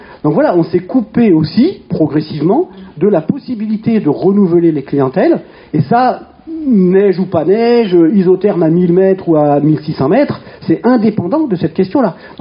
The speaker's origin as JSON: {"language": "French", "region": "Auvergne-Rhône-Alpes", "country": "France", "said": "tous savoyards dans la salle, on va dire on est les plus mal placé"}